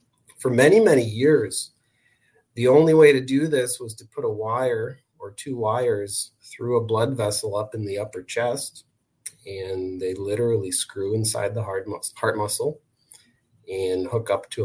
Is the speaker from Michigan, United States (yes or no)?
yes; Detroit, Michigan, United States; also born or lived in Chicago; So my background, I grew up in Michigan. I grew up on the east side in the suburbs of Detroit.